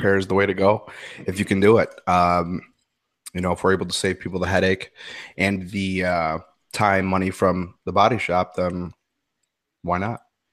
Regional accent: Chicago, Illinois, United States; from Chicago.

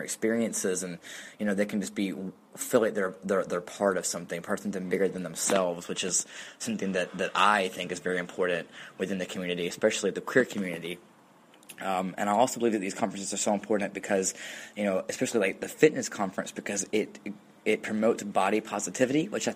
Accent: Augusta, Georgia, United States; I'm from Augusta, Georgia. I identify as a 24-year-old trans male

